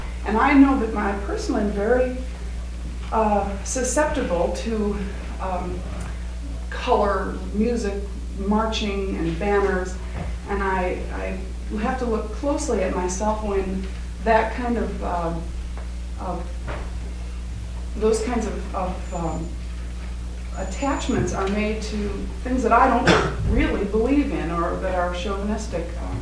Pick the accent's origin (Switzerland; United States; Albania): United States; experienced the uncomfortable position of being an American who often thinks that our way is the right way